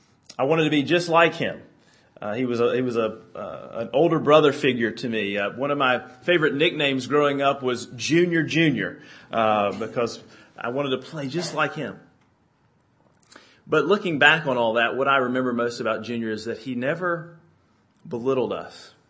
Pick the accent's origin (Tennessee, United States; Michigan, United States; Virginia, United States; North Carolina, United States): North Carolina, United States; Elkin; Well, growing up in Elkin, North Carolina, the home of the Buckin' Elks, my favorite sport was tennis.